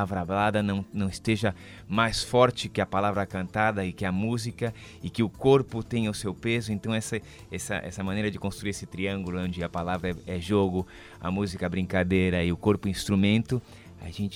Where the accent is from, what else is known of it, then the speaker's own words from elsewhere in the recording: São Paulo, Brazil; now in Argentina; Sou brasileiro de São Paulo.